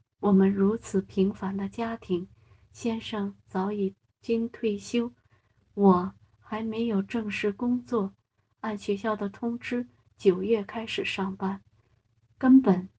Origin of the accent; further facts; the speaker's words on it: China; moved away as an adult; now in United Kingdom; 唯一的优势就是不需要办理工作签证，和我是一个中国人